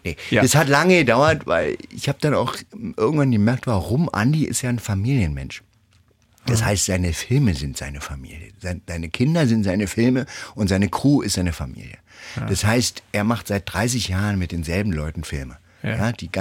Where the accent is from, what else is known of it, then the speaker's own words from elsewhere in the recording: East Germany, Germany; aber ich bin aus dem Osten, ich bin blond